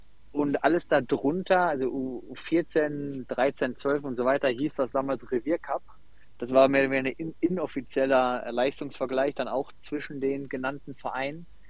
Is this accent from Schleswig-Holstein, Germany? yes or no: no; Essen, North Rhine-Westphalia, Germany; Ich komme aus Essen und habe dann eigentlich bei meinem Heimatverein um die Ecke angefangen